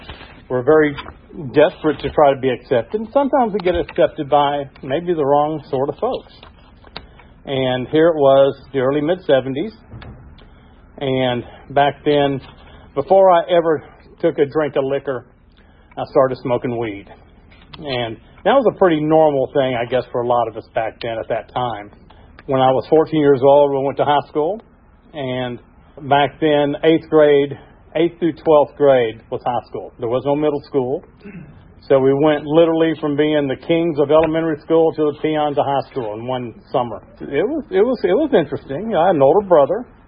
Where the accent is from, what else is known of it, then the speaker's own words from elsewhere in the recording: Dunwoody, Georgia, United States; got transferred here to Atlanta. And in the early mid-70s, and grew up in Dunwoody. And back then, growing up in Dunwoody in the 70s was a pretty cool place to grow up.